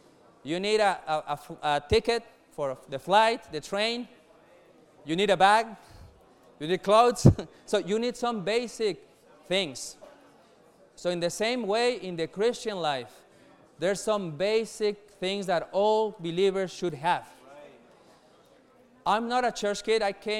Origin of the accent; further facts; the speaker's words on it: Mexico; now in Anaheim, United States; I'm originally from Mexico, but in the last 13 years, I've been in Anaheim. So I come from Anaheim